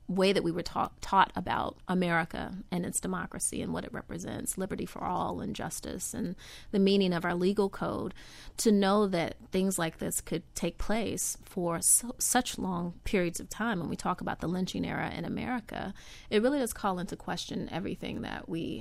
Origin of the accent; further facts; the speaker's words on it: Live Oak, Florida, United States; It put into context so much of my life growing up in Live Oak, Florida.